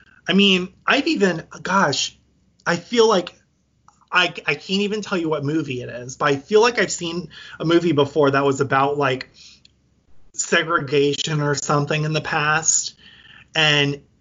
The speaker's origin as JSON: {"language": "English", "region": "the South", "country": "United States", "said": "Girl, I'm from the South."}